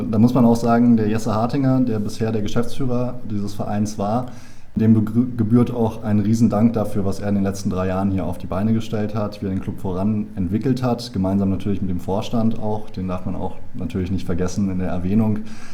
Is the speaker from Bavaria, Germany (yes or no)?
no; Berlin, Germany; war ich 2 Jahre für mein Abitur in Irland. Ansonsten, ich komme aus Berlin, bin hier geboren, wahrscheinlich auch bis an mein Lebensende nicht mehr wirklich wegzukriegen.